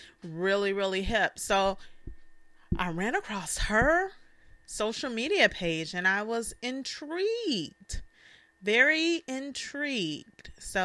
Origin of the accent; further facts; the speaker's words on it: Chicago, Illinois, United States; You know, I'm from Chicago, too.